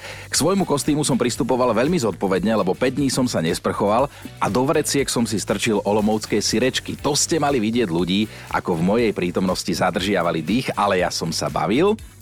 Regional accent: Trnava, Trnava Region, Slovakia; U nás v Trnave sa tomu hovorí aj pipka, niekto to volá indiánky

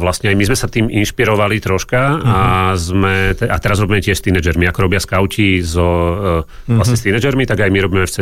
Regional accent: Záhorie, Slovakia; ja som sa ako narodil na Záhorí, respektíve ako vyrastal som na Záhorí, ale vlastne teraz, nevadí, a teraz pôsobím najmä na východnom Slovensku

